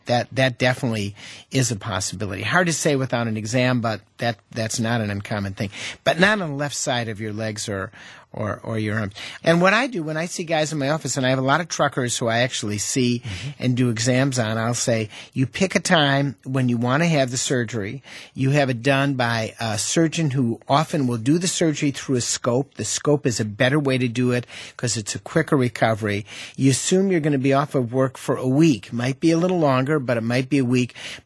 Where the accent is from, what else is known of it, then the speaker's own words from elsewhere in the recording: Wisconsin, United States; I mean, I'm from Wisconsin.